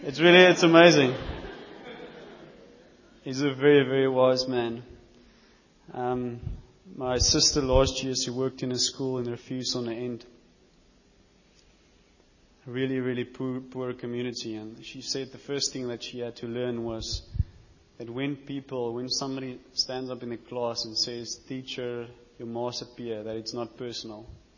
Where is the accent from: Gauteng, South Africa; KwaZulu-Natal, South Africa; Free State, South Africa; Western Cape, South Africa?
Western Cape, South Africa; Stellenbosch; born there; On the 4th of June 1984, I was born in Stellenbosch as … I was not alone. I had a buddy with me.